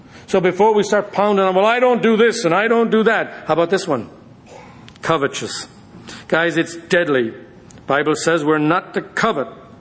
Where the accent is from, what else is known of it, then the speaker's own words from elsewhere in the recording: Ireland; As a boy growing up in Ireland, my father was an educator.